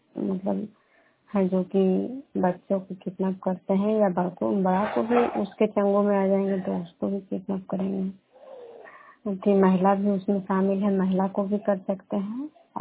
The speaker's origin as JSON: {"language": "Hindi", "town": "Vishnupur", "region": "Bihar", "country": "India"}